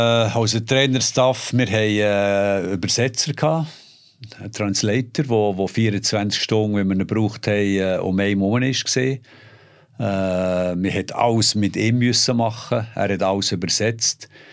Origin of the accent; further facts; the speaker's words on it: Switzerland; Wir hatten Finnen, wir hatten Tschechen, ich war auch Schweizer dort.